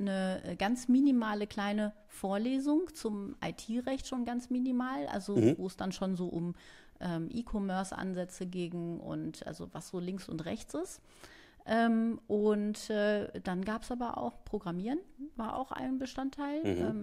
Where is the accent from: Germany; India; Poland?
Germany; Paderborn, North Rhine-Westphalia; Ich bin im Großbereich Paderborn groß geworden.